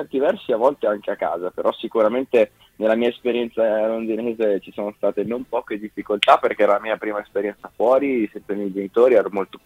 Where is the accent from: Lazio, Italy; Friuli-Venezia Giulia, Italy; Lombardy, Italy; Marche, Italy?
Marche, Italy; Pesaro; Sì, sono di Pesaro, esatto.